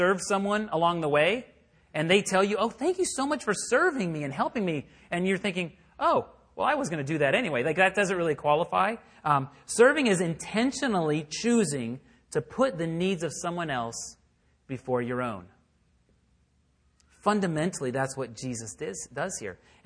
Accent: Texas, United States; because growing up in Texas, you know, 100 degree summers, that was brutal.

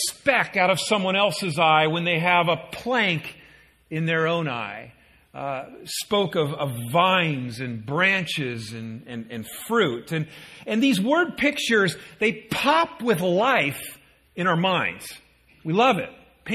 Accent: Midwest, United States; I came from the Midwest, and in a former life, we had a rural lifestyle, in a sense, kind of a small city, large lot kind of lifestyle

